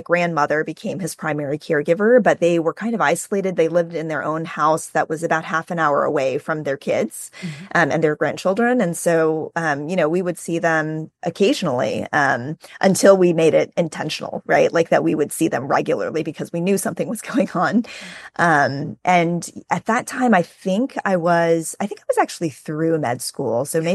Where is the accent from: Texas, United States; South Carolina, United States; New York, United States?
Texas, United States; Houston; close with our extended family, including our grandparents, aunts and uncles, and all of our cousins growing up in Houston, Texas.